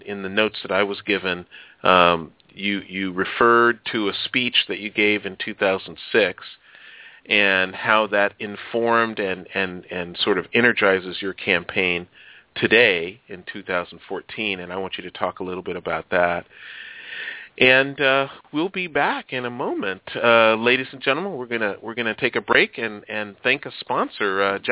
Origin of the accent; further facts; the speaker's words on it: Chicago, Illinois, United States; I'm from Chicago, and whenever I hear unions and politics, it reminds me of my hometown.